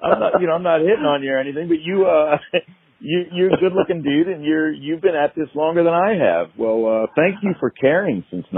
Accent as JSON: {"language": "English", "town": "Baltimore", "region": "Maryland", "country": "United States", "tie": "born or raised there", "said": "I grew up in Baltimore."}